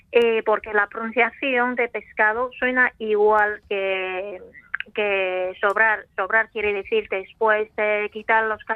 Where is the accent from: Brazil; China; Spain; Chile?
China; Northeast China; Spanish is a second language; como soy de noreste, de China, entonces, por supuesto, he elegido un menú de según el gusto de norte